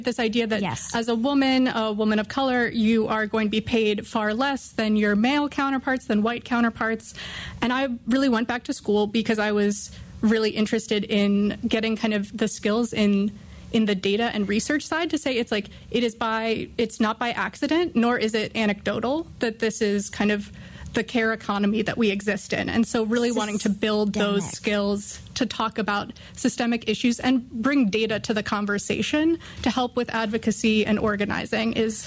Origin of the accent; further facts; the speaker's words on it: Baltimore, Maryland, United States; so I'm from Baltimore, Maryland, and grew up in Baltimore.